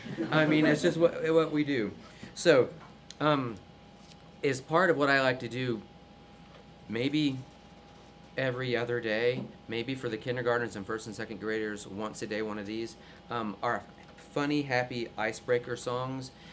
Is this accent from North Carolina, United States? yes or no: yes; Gastonia, North Carolina, United States; I'm from North Carolina. I was born in Gastonia, and my family has the most lovely accent in the world that I do not have.